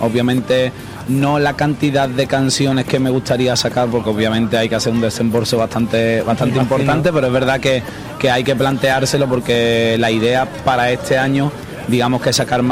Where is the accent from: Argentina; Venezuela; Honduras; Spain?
Spain; Andalusia; Empecé en los grupitos de flamenquito, de rumbas y sevillanas, como ya te digo, como muchísimos andaluces.